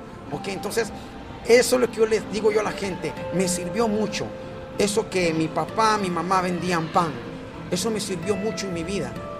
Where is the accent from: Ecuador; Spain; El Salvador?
El Salvador; moved away; Amo mucho mi tierra, amo mucho El Salvador.